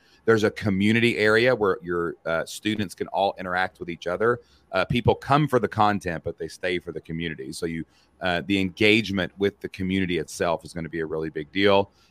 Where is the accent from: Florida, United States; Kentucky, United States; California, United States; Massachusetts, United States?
Kentucky, United States; well, son, I'm from Kentucky